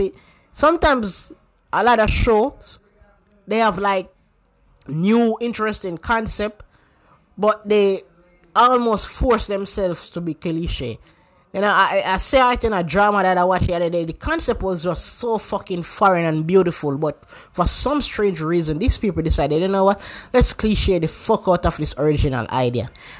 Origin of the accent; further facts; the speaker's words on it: Jamaica; The problem is that we are Jamaican, and you know, we talk the Jamaican language, the Jamaican dialect, kind of patois, and so sometimes to really get that natural conversation between the both of us, we have to get into the patois, because that's our natural tongue.